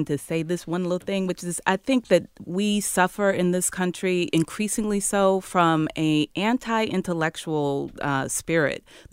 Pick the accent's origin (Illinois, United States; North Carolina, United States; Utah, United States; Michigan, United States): Illinois, United States; Chicago; I mean, I'm from Chicago. I know the South Side. That's where I grew up.